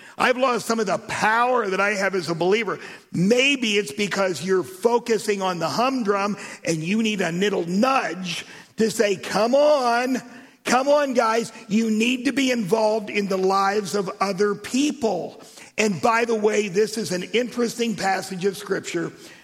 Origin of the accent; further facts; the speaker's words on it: Jerusalem, Jerusalem District, Israel; I said, "I grew up in Jerusalem."